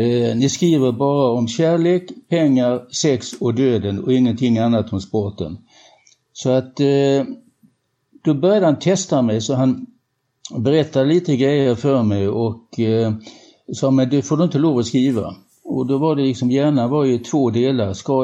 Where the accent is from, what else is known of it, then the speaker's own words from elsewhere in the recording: Helsingborg, Skåne, Sweden; vi kom ju båda från Helsingborg och gick på samma disco och hade diverse äventyr